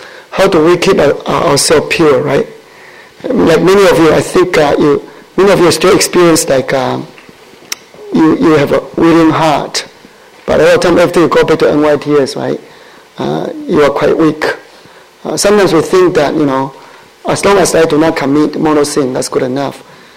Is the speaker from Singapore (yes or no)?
yes; Singapore; I was from Singapore, so I can tell.